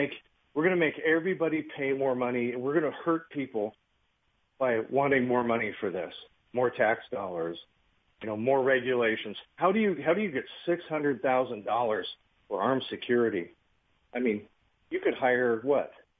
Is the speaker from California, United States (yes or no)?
yes; California, United States; now in Idaho, United States; And I came from the Bay Area of all places.